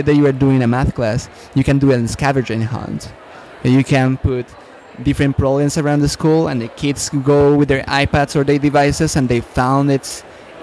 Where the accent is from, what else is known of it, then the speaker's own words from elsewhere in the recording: Colombia; Okay, I come from Colombia.